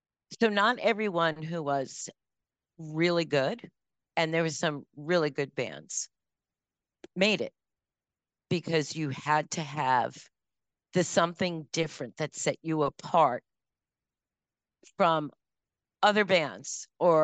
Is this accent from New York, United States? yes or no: yes; Long Island, New York, United States; I'm a New Yorker. The story starts and originates in New York, in Long Island. And as a New Yorker, understand that I said Long Island as one word.